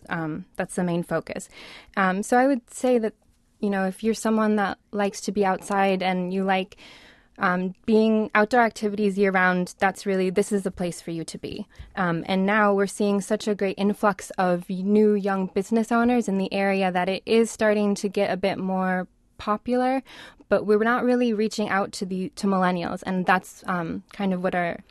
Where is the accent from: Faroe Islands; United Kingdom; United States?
United States; Sister Bay, Wisconsin; moved away as an adult; I grew up in Sister Bay, Wisconsin, which has a population of 800 people. So I really wanted to try something new and have new experiences. So I left at 18 after graduating